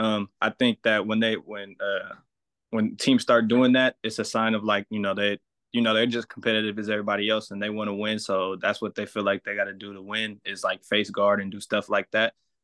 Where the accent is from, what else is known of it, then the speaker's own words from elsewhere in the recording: Oakland, California, United States; Yeah, so I'm from Oakland, California. That's about 30, 40 minutes away from Prolific Prep.